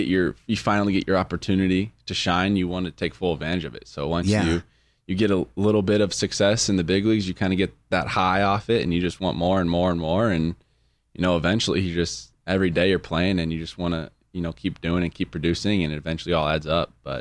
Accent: Chandler, Arizona, United States

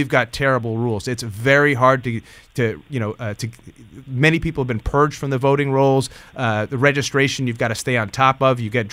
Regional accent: New York, United States; She also did very well upstate. I'm from the Hudson Valley.

